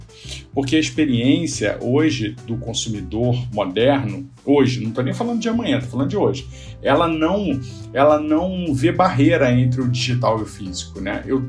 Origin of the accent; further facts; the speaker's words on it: Rio de Janeiro, Brazil; now in São Paulo, Brazil; Eu sou do Rio, moro em São Paulo há quase 11 anos